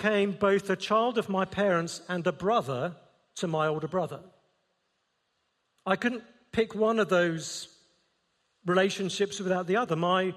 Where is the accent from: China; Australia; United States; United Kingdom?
United Kingdom; England; I'm English, most of us are English